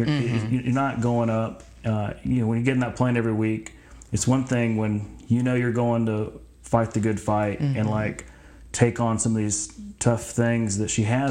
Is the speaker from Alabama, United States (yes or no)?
yes; Prattville, Alabama, United States; And see, I'm from Prattville, so right. I mean, he's, I guess you'd say, my hometown representative.